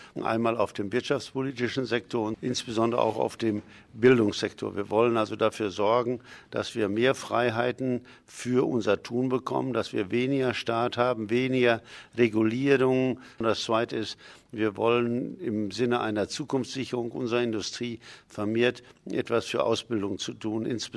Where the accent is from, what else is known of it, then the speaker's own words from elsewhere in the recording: Oelde, North Rhine-Westphalia, Germany; ich komme aus Oelde in Westfalen